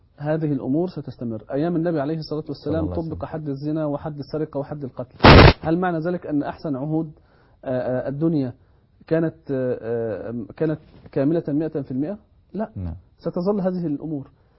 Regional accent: Egypt; احنا كمصريين

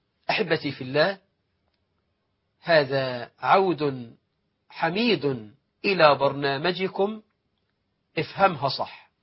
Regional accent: Egypt; بلدنا مصر

